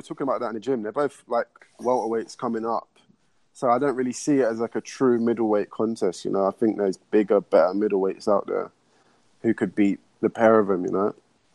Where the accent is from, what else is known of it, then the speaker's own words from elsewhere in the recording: Camden Town, London, United Kingdom; Like, I grew up in London. I'm from Camden Town. I'm from quite a bad neighbourhood.